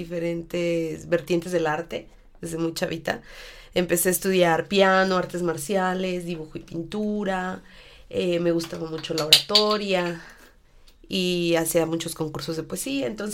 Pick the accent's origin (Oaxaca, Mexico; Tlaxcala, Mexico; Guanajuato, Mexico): Guanajuato, Mexico; León; born there; also born or lived in Puerto Vallarta; Yo nací aquí en la ciudad de León, Guanajuato, pero fui a registrarme en Michoacán.